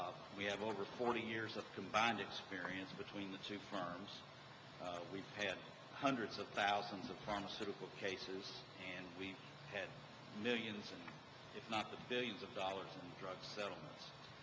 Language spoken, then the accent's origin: English; Dallas, Texas, United States; from Dallas.